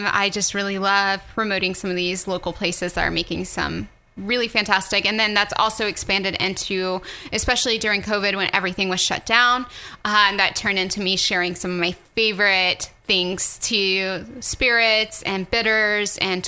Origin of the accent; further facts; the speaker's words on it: Texas, United States; now in Oklahoma City, United States; I'm not. I'm from Texas.